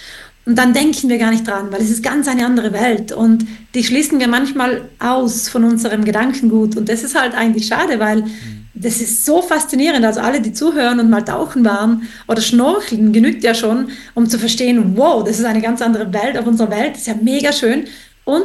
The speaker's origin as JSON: {"language": "German", "region": "Trentino-Alto Adige", "country": "Italy", "tie": "born or raised there", "said": "ich bin ja auch in Südtirol aufgewachsen, in den Bergen."}